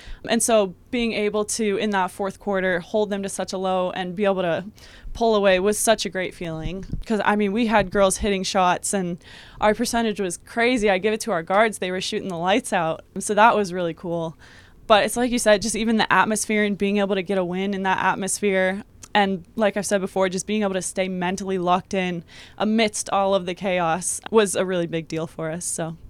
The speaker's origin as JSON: {"language": "English", "region": "Iowa", "country": "United States", "tie": "born or raised there", "said": "I mean, I grew up in Iowa, and I loved snowboarding and sledding."}